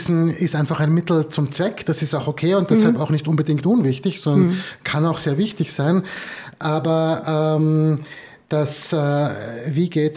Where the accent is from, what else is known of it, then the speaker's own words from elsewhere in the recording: Austria; wo ich jetzt als Österreicher extra noch nachgeschaut habe